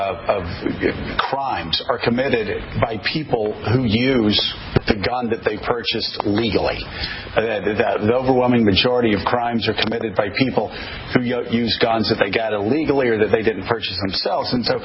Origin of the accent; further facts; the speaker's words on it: the South, United States; growing up in the South, growing up in a gun culture.